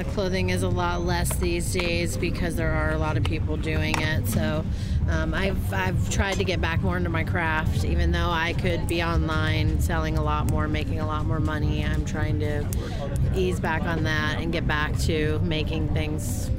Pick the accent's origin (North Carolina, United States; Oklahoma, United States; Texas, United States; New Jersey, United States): North Carolina, United States; Asheville; I'm from Asheville, North Carolina.